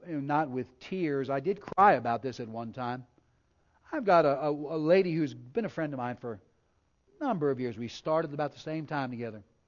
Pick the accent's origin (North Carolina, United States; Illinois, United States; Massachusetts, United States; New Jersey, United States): New Jersey, United States; Where I was raised in New Jersey. And there were more Hasidic Jews in New York City near where I was raised than there actually were in Israel.